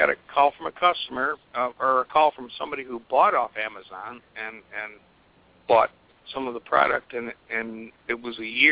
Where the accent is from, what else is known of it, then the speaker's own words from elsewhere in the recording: Michigan, United States; Surprisingly, none in my home state of Michigan.